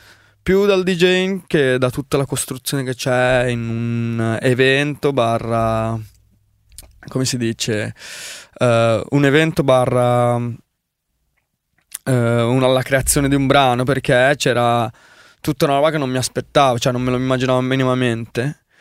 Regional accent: Sri Lanka; io sono originario dello Sri Lanka, i miei genitori si sono trasferiti qua molto tempo fa, quindi da circa nell'89-90

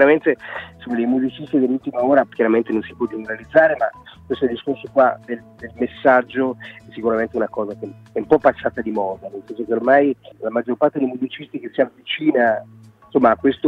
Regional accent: Pinerolo, Piedmont, Italy; Io sono di Pinerolo, chiaramente provincia di Torino, una cittadina di 40.000 abitanti

